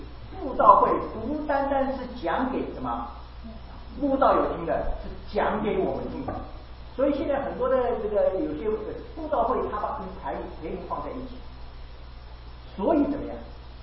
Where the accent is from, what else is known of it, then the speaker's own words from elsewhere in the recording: Shanghai, China; accent: Shanghainese; 你是上海人是不是？我说是，我上海口音是不是很重？他说对啊，你一开口就知道你是上海人。